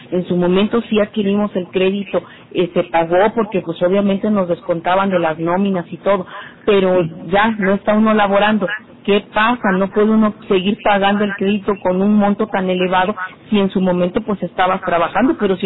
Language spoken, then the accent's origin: Spanish; Veracruz, Mexico; yo soy del estado de Veracruz